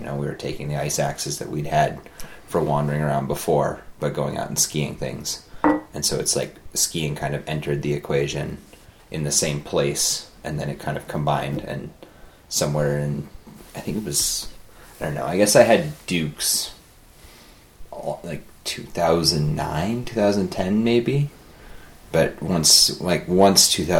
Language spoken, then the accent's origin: English; Kalispell, Montana, United States; also born or lived in Colorado; So I was born and grew up in Kalispell, Montana, which is about 75 miles south of the Canadian border, pretty close to Whitefish. And my family spent some time in Colorado when I was young, and then we moved back